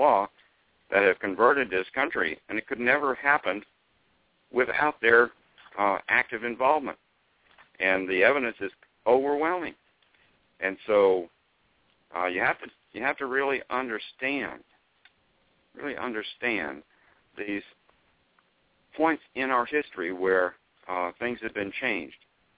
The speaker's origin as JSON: {"language": "English", "town": "Atlanta", "region": "Georgia", "country": "United States", "tie": "born or raised there", "said": "And I grew up in Atlanta in the South, so I've been exposed to states' rights my whole life."}